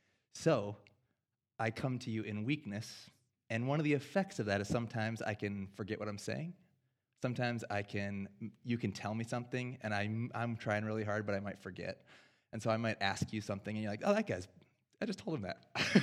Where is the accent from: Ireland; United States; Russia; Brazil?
United States; Sioux Falls, South Dakota; also born or lived in Southern California / Idaho; and now I'm planting a church in my hometown in Sioux Falls, South Dakota, and this is my first time back in 15-ish years